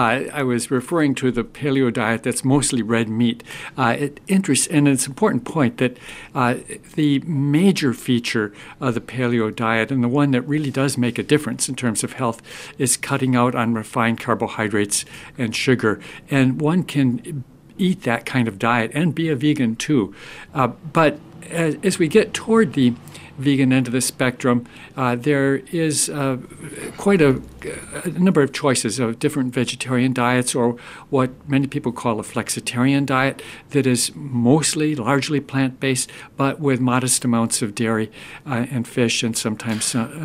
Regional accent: Midwest, United States; I grew up in the Midwest, and lots of meat and lots of dairy were right at the center of our diets, as most Midwesterners then and still even now consume.

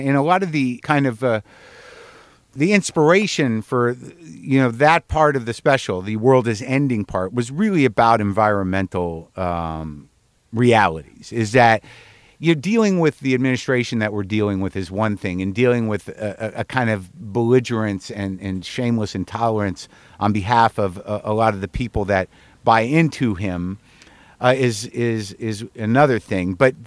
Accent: United States; something about being American where, you know, when these basic sort of freedoms, the freedom to shop, are taken away from us

